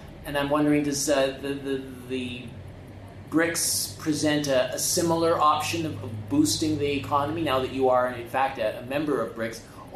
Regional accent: Canada; as a Canadian who's seeking to help you

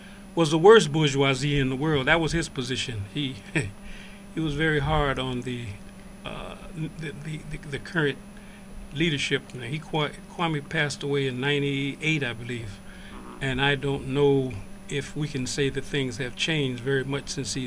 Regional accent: West Coast, United States; moved away; I grew up in the United States and there was no emancipation. I grew up on the West Coast, so I had absolutely no consciousness of Emancipation Day until I left the United States.

